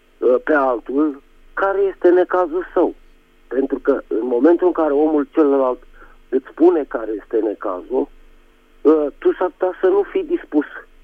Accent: Bucharest, Romania; din București.

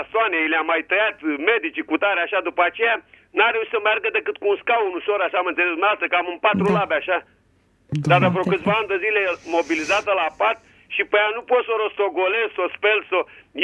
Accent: Teleorman, Romania; din Telorman.

